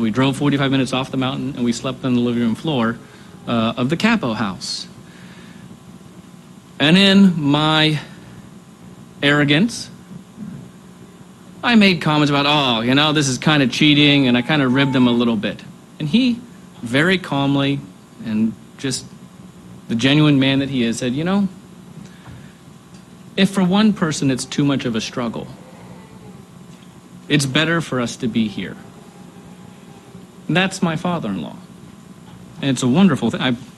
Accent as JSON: {"language": "English", "region": "Ohio", "country": "United States", "tie": "born or raised there", "said": "And I grew up in Ohio. I know what cold is, right?"}